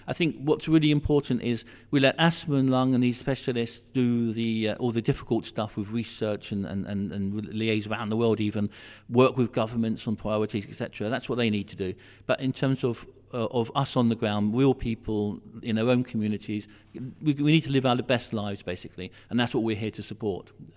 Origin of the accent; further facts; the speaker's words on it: West Midlands, United Kingdom; I think that's also important that we're North Staffs. I mean, we're all from Staffs. We're proud about the heritage of here